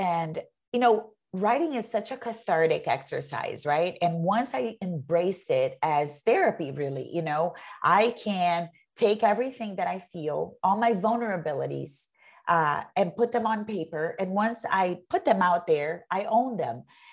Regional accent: Brazil; moved away as an adult; I'm an immigrant. I'm from Brazil and I came here as an adult.

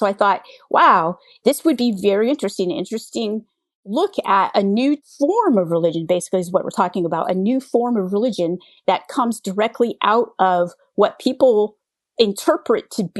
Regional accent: California, United States; And I grew up in the Bay Area during the dot-com era.

